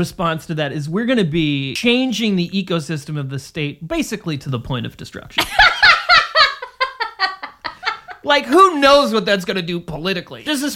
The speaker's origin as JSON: {"language": "English", "region": "Missouri", "country": "United States", "tie": "born there", "said": "I was born in Missouri, so I'm familiar with what we'll call ungenerously the flyover states."}